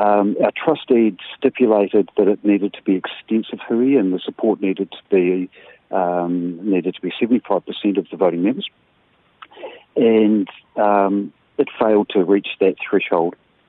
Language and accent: English; Paraparaumu, Wellington, New Zealand; I'm a builder from Parapara Umu. We don't have experience in the sort of political argy-bargy that goes on.